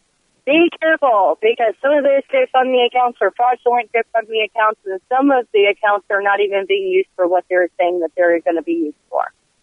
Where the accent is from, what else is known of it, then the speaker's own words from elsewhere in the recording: Roanoke, Virginia, United States; I've been out of Roanoke, Virginia. That's my hometown.